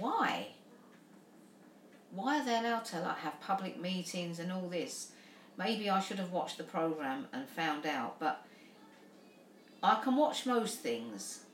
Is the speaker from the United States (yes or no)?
no; United Kingdom; Obviously, I'm British